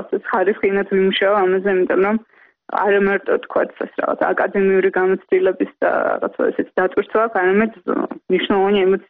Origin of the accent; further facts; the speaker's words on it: Tbilisi, Georgia; ავიბადე თბილისში, გავიზარდე თბილისში და ჩემი ცხოვრების უდიდესი ნაწილი ჭიდროდ არის დაკავშირებული ამ ქალაქთან